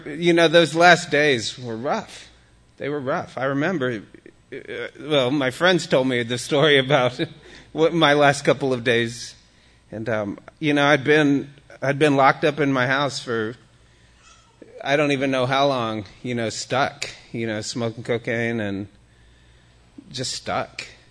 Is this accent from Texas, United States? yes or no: yes; Austin, Texas, United States; The way God was explained to me is, I'm from Austin.